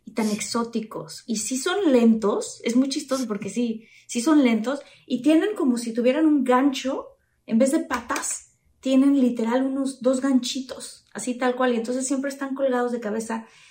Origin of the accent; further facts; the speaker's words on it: Mexico; ya que somos mexicanos.